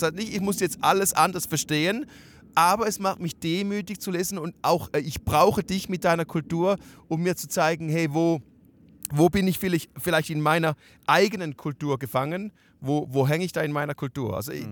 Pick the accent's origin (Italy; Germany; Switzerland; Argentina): Switzerland; Dann komme ich als Schweizer, habe meine Vorstellungen von König